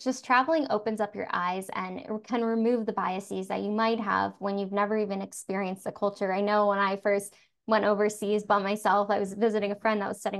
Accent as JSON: {"language": "English", "region": "Florida", "country": "United States", "tie": "born or raised there", "said": "And I grew up in South Florida where it's predominantly Spanish speaking and I don't speak Spanish, but I was very resistant to learning it."}